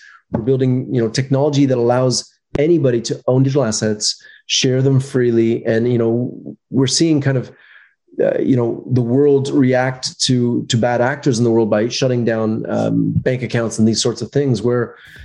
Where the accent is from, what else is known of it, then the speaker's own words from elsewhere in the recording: Toronto, Ontario, Canada; born there; I was born in Canada, third generation, actually, in Toronto.